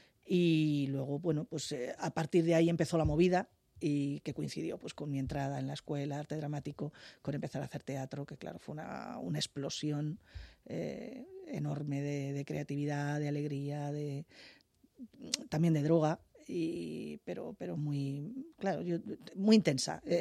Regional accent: Madrid, Community of Madrid, Spain; Yo soy de la Prospe.

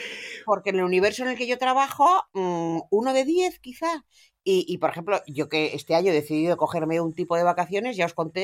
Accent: Spain; estoy muy orgullosa como española

